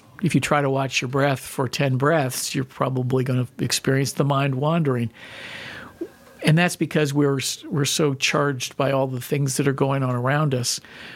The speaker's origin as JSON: {"language": "English", "town": "Newark", "region": "Delaware", "country": "United States", "tie": "born or raised there", "moved": "as an adult", "said": "I I grew up in Newark, Delaware, and then went to California to find myself, is what you used to do in the 70s"}